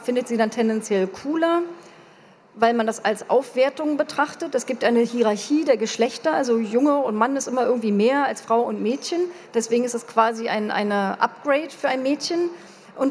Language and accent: German; East Germany, Germany; da können wir als Ostdeutsche viel stolzer darauf sein, als wir das oft sind